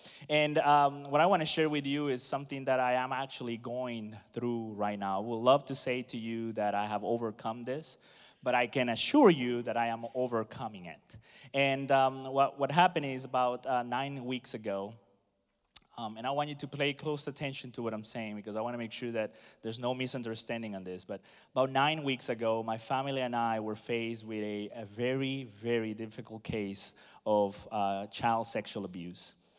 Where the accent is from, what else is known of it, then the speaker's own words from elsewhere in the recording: United States; born there; I was born here in America, but my parents are Peruvian